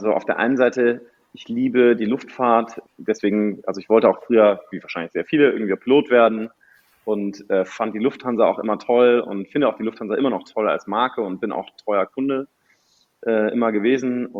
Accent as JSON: {"language": "German", "town": "Göttingen", "region": "Lower Saxony", "country": "Germany", "tie": "born there", "also_born_or_lived": "Switzerland / United States / Austria", "said": "Also ich bin geboren in Göttingen, aber bin in verschiedenen Ländern und Städten aufgewachsen, in Deutschland, der Schweiz, den USA und habe dann in Österreich studiert und dann bin ich nach Deutschland gekommen, wieder zum Arbeiten."}